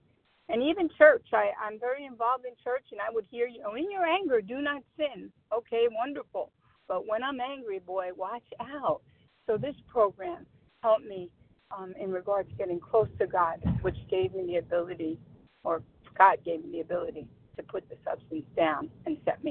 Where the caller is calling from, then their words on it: Queens, New York, United States; I'm calling from New York, Queens, New York.